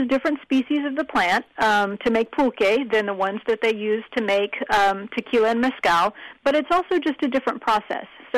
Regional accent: Dallas, Texas, United States; I'm from Dallas-Fort Worth, and I remember we had a big old century plant in our backyard

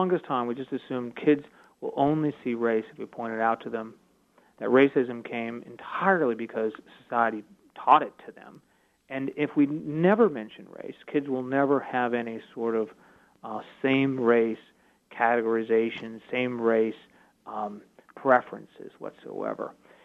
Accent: Seattle, Washington, United States; as a child of integrated schools, when I grew up in Seattle, it was interesting to hear this very different science on it.

